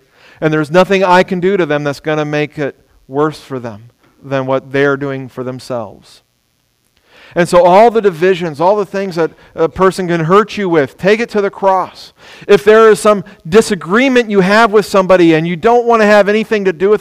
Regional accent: Ohio, United States; born there; also born or lived in Dallas; somebody in South Texas told me I was a northerner because I came from Dallas. I thought, you got no idea. I was born in Ohio.

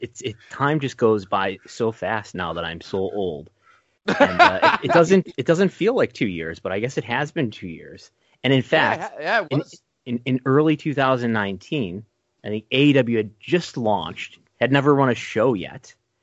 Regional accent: Buffalo, New York, United States; So when I grew up here in Buffalo, and I used to watch WWF Superstars on my local Fox affiliate

